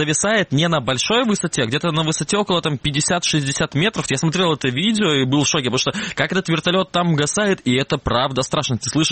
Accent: Kerch, Crimea, Ukraine; Керчь, где всего 17 самолетов почему-то должны пролететь. Обделили почему-то мой родной город, я не знаю.

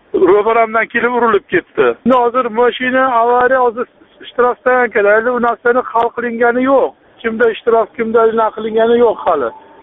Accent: Namangan, Namangan Region, Uzbekistan; now in Saint Petersburg, Russia; Men o'zim aslida Namangandanman. Namanganning o'zidan, sentridan. Men bu yerga Leningradga kelib

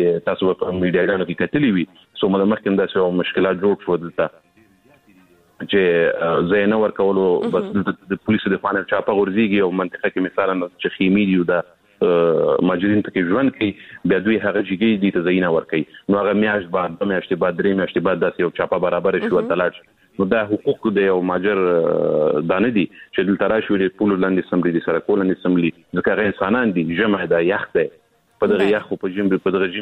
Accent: Afghanistan; زه افغان یم

